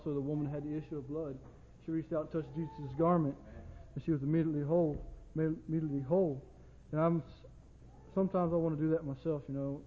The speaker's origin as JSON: {"language": "English", "town": "Manassas", "region": "Virginia", "country": "United States", "tie": "born or raised there", "said": "I want to be a missionary right in my home church, my hometown, right here in Manassas, Virginia."}